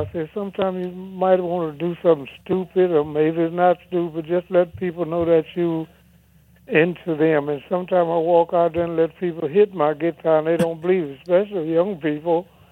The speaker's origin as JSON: {"language": "English", "region": "Louisiana", "country": "United States", "said": "Well, I'm from Louisiana."}